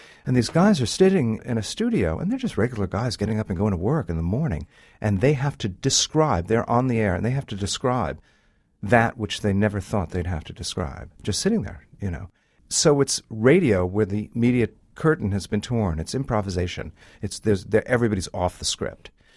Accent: New York, United States; I'm a New Yorker. I've lived there my whole life.

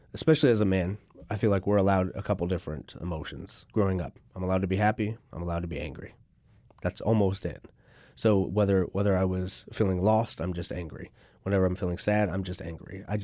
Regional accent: Oroville, California, United States; Yes, I'm from Oroville.

